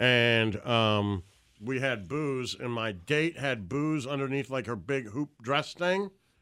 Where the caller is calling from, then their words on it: Houston, Texas, United States; I'm checking in from Houston, Texas. Glad you're spreading out to the rest of the country.